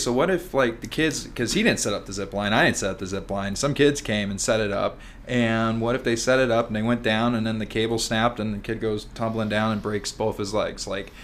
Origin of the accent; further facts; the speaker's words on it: Chicago, Illinois, United States; we grew up in Chicago, and so we'd fly out there.